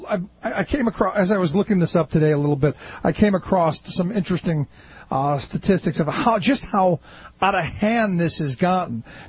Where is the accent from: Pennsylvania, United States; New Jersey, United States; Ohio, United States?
Ohio, United States; Cleveland; where I grew up in Cleveland, we had a mayor who ended up being governor